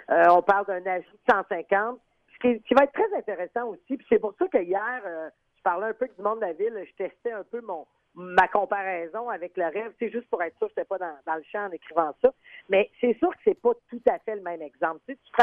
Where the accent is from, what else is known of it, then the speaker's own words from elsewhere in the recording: Charlesbourg, Quebec, Canada; moi, j'ai grandi à Charlebourg